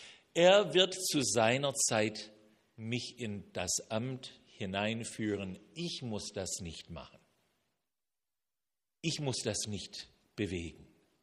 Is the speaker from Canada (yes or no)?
yes; Canada; now in Germany; In meiner Kindheit in Kanada